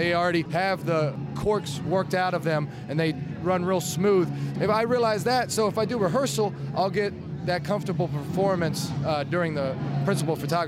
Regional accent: Cincinnati, Ohio, United States; and I'm from Cincinnati, Ohio.

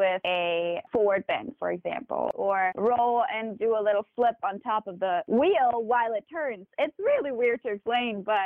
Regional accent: Germany; also born or lived in Prague; So I was born in Germany and I lived there most of my life.

